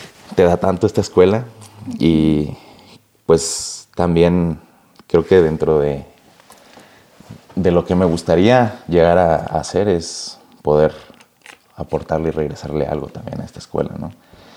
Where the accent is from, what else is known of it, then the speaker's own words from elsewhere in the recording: Texcoco, State of Mexico, Mexico; Y yo, no, pues soy de aquí de Texcoco.